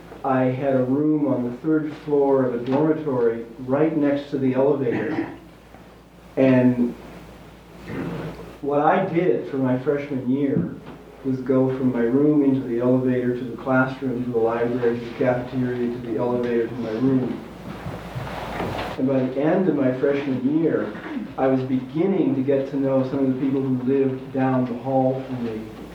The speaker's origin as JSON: {"language": "English", "region": "Midwest", "country": "United States", "tie": "born or raised there", "said": "I grew up in the Midwest, and most of my family is still back there. And I've been in the Northwest for about 15 years."}